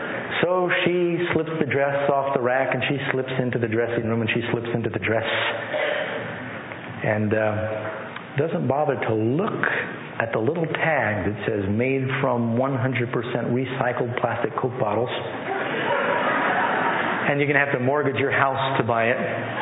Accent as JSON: {"language": "English", "town": "New York City", "region": "New York", "country": "United States", "tie": "born or raised there", "said": "because I grew up in Manhattan, New York City, constantly surrounded by the things that God, that man made, and I was an atheist."}